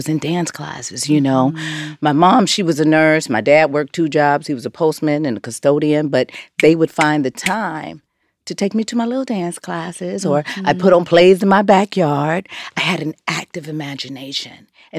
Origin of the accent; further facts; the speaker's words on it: Los Angeles, California, United States; But growing up in South Central LA, it was like … every single day.